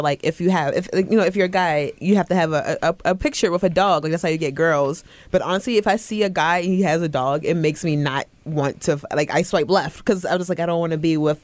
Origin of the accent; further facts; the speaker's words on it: East Coast, United States; So, like, I moved out here. I'm from the East Coast. Like, I'm out here by myself.